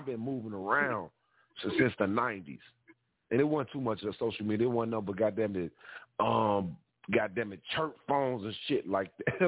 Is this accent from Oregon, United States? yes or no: no; Chicago, Illinois, United States; But well, I'm from Chicago. But 9 times out of 10, everywhere we see Chicago, we got love for everybody when they come here.